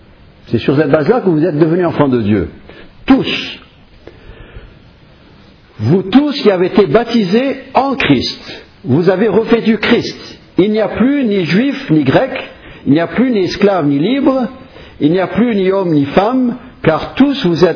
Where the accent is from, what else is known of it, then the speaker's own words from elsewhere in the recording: United States; je peux le dire parce que je suis américain